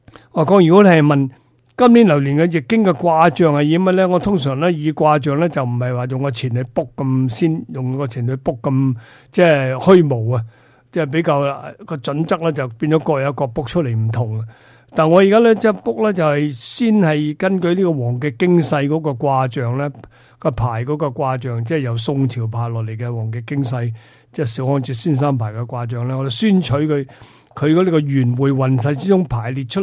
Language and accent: Cantonese; China; 我哋中国人咧讲戏先啊！